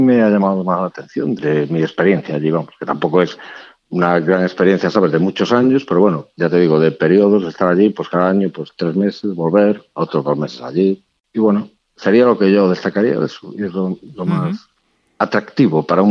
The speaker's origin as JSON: {"language": "Spanish", "region": "Galicia", "country": "Spain", "said": "yo estaba en un bar en Coruña, yo soy gallego, como ves, pues yo me he notado, ¿verdad?"}